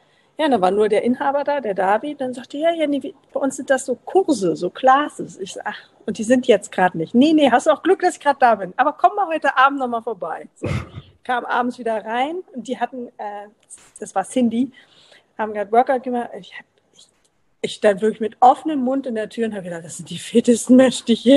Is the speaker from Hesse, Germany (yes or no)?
no; Berlin, Germany; Ich komme ursprünglich aus Berlin